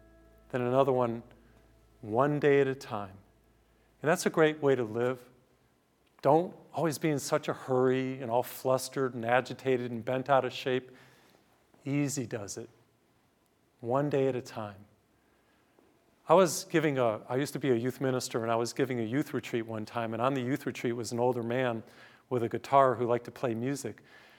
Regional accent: Massachusetts, United States; now in Houston, United States; I remember one time I was going to give a mission in Boston, my home state. I live in Houston.

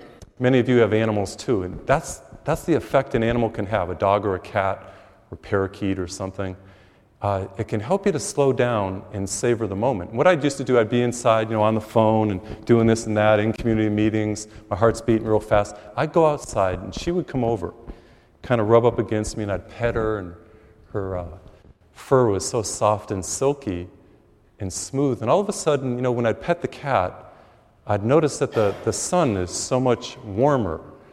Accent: Massachusetts, United States; I grew up in Massachusetts, and here I am.

